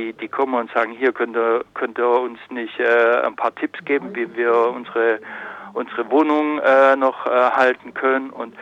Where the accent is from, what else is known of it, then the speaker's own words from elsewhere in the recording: Germany; Also ich als Deutscher merke, dass es in die Richtung geht.